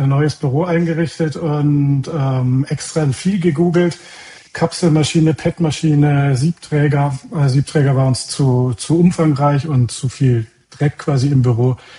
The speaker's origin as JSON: {"language": "German", "region": "Baden-Württemberg", "country": "Germany", "said": "Ich komme aus Südbaden. Du kennst es ja, da heißt das ganze Fasching."}